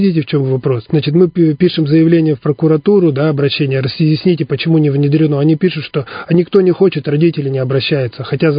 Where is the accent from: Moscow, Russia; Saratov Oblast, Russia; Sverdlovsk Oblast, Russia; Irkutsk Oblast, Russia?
Irkutsk Oblast, Russia; Irkutsk; Да, Иркутск мой родной город, я его люблю.